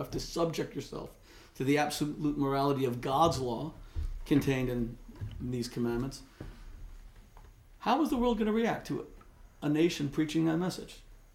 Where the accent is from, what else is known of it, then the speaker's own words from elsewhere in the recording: Miami Beach, Florida, United States; also born or lived in Los Angeles, United States; was actually born in a Cedars of Lebanon hospital in Los Angeles, California. But right near where I grew up in Miami Beach, Florida, there's a giant Mount Sinai.